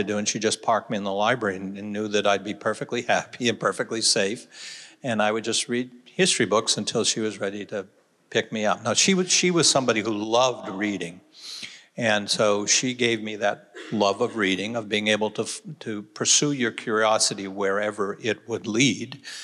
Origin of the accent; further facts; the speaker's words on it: Maine, United States; Maine was a different place than it is now because history is constantly developing. But I really delighted by my family lived in rural s